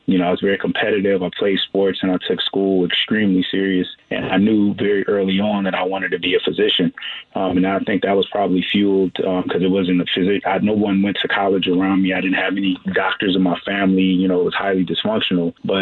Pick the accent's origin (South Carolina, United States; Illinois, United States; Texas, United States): Illinois, United States; Chicago; south side of Chicago. I grew up in the Chatham area, where in the crack era and at the height of the gangs, that was my environment.